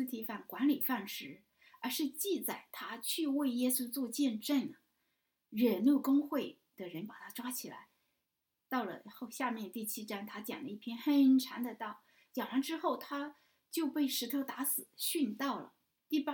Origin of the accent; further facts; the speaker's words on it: China; 反正我不知道别的民族，我们中国人很会讲闲话的，很会在背后议论的